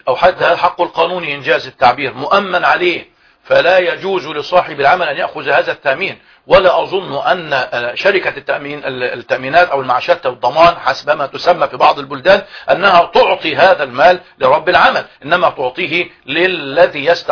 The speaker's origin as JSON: {"language": "Arabic", "country": "Egypt", "said": "لو كنا كمصريين مثلا إلى رابغ وهي قريبة من جدة"}